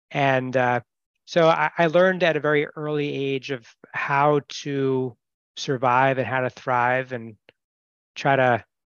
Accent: Westfield, New Jersey, United States; also born or lived in New York; Well, I grew up in Westfield, New Jersey. I was born in New York.

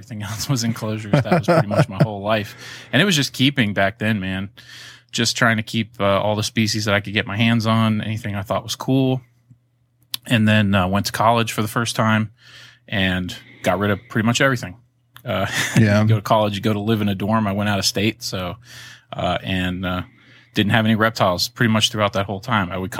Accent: Florida, United States; You know, I grew up in Florida my younger years, so no shortage of lizards and frogs and turtles and things to go and catch.

